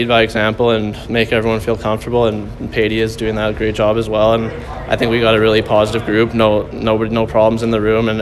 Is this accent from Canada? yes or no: yes; North Vancouver, British Columbia, Canada; from North Vancouver, and I'm 19 years old.